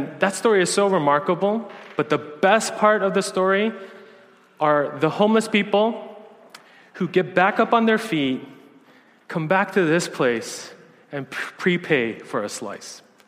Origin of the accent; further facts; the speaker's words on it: New York City, New York, United States; As I shared, I grew up in New York City